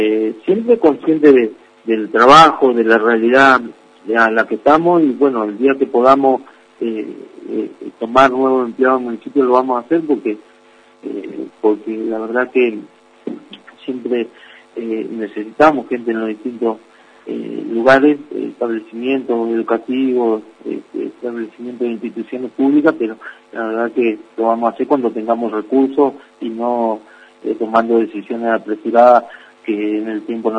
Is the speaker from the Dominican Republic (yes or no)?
no; Gobernador Gregores, Santa Cruz, Argentina; soy un hombre que he nacido y criado acá en Gregores